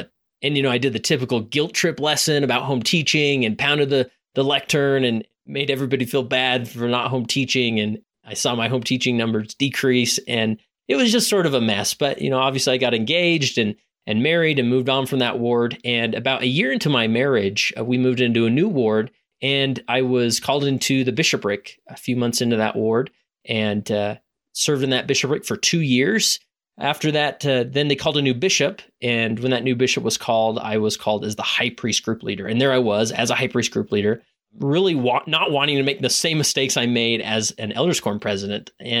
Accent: West Valley City, Utah, United States; like I said at the beginning of this episode. I'm from West Valley City, Utah, born and raised there.

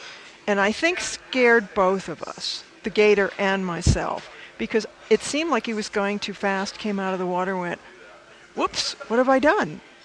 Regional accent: New England, United States; also born or lived in Hawaii; I've lived in Hawaii. I grew up in New England. Water, water, water.

